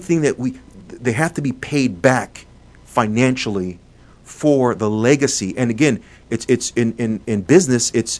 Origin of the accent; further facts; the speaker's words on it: Liberia; I'm from Liberia and I'm half Lebanese.